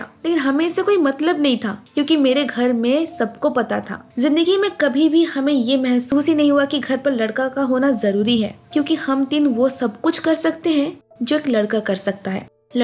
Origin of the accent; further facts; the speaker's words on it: Jharkhand, India; और मैं झारखंड की रहने वाली हूँ। झारखंड का एक जिला है जमशेदपुर, उससे करीब 40 किलोमीटर दूर एक छोटे से गांव की रहने वाली हूँ।